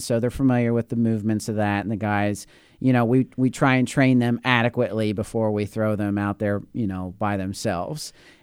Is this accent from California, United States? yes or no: no; Rushville, Indiana, United States; now in Shelbyville, United States; I'm a Rush County boy.